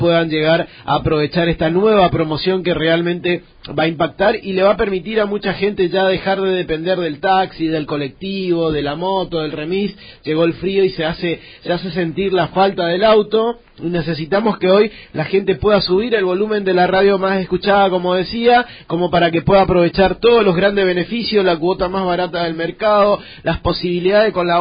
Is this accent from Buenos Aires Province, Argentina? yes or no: no; Corrientes, Argentina; Soy de Corrientes Capital, un auditor de Renault